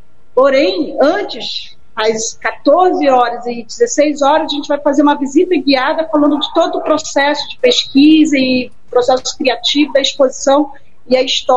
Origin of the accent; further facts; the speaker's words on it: Manaus, Amazonas, Brazil; Eu sou manauara, né, nasci lá e fui criada na floresta amazônica, né? Eu sempre digo que eu sou manauara e criada no Rio Atumã, né, que é um rio dentro da floresta.